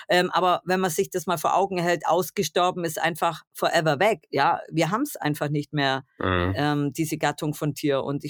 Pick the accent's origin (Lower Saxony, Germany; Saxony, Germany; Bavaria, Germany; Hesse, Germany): Bavaria, Germany; Augsburg; ich komme aus Augsburg, ich lebe auch immer noch in Augsburg